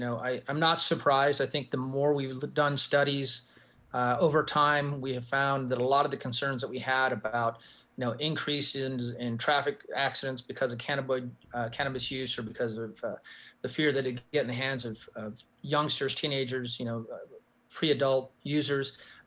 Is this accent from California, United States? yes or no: no; New Mexico, United States; And I've got, you know, a governor in my home state of New Mexico who's pushing for this.